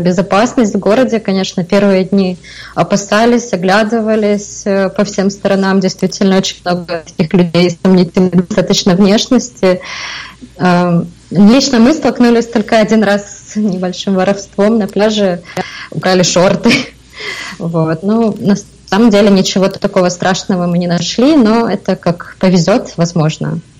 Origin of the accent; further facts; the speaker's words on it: Kyiv, Ukraine; moved away as an adult; now in Brazil; но вообще я из Киева, из Украины, я там родилась, выросла, училась, но последние 2 года я путешествую, поэтому вот сейчас я в Бразилии.